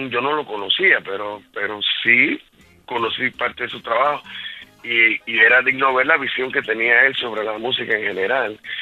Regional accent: Puerto Rico; Y como puertorriqueños que somos, pues es como tener un paisano que esté reconociendo

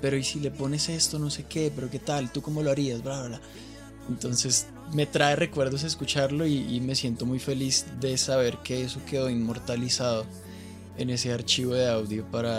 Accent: Colombia; para nosotros como colombianos y más suramericanos

